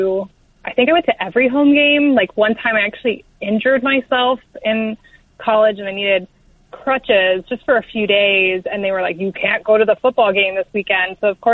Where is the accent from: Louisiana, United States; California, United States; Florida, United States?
Florida, United States; Melbourne; Well, my dad was in the Air Force, so I moved around a lot. But by seventh grade, we ended up in Melbourne, Florida, which is on the East Coast, about halfway down.